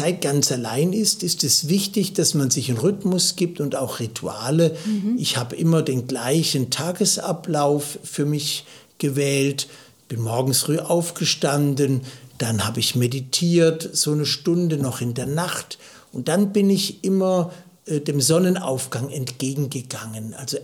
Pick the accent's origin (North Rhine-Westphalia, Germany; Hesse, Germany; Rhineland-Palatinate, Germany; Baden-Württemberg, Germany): Baden-Württemberg, Germany; born there; now in Leipzig, Germany; Ja, ich bin in der Nähe von Heidelberg geboren und lebe seit 21 Jahren in Leipzig. Ich gehöre zu einer ganz kleinen christlichen Gemeinschaft. Ich bin von Beruf katholischer Priester